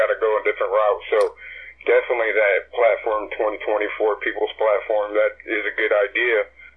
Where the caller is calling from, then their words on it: Indiana, United States; from Indiana.